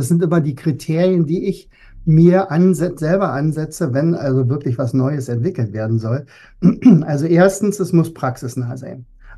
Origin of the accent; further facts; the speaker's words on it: East Germany, Germany; Ich komme aus der DDR.